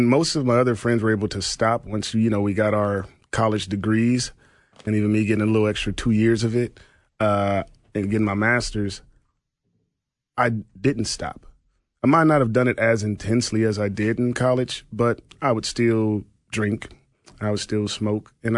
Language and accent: English; Compton, California, United States; You know, I come from Compton, California education and community to now I'm at this grand university sitting on top of this hill overlooking the Pacific Ocean